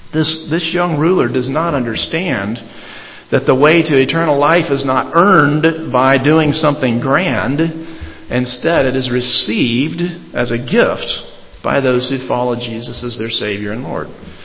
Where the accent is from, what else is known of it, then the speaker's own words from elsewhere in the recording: Alabama, United States; As I was growing up in Alabama, I had a lot of friends that were Auburn University fans